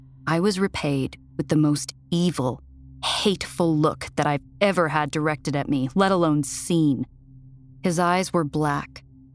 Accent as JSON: {"language": "English", "region": "New York", "country": "United States", "tie": "born or raised there", "said": "I'd never lived anywhere except my home state of New York"}